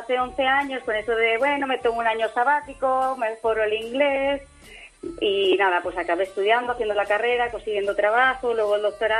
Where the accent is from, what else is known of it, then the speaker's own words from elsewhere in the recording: Valencia, Valencian Community, Spain; born there; also born or lived in Seville / Madrid; Nací en Valencia, pero la familia de mi padre es extremeña. Y luego también viví en Sevilla y en Madrid.